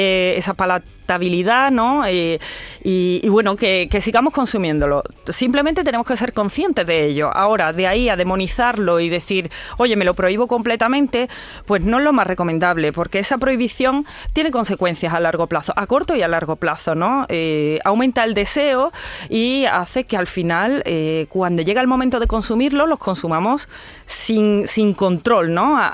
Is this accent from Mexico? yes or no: no; Jerez de la Frontera, Andalusia, Spain; Bueno, somos de Jerez de la Frontera, los dos